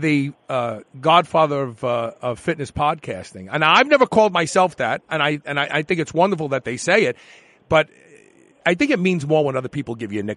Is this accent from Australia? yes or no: no; Brooklyn, New York, United States; And see, I grew up in Brooklyn where everybody had a nickname, but I did not have a nickname when I was a kid.